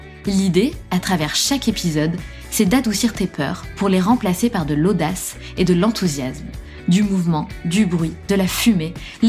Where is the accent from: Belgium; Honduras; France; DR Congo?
France; Besançon, Bourgogne-Franche-Comté; moved away; Donc moi, je suis née à Besançon, donc dans le Doubs. Département 25.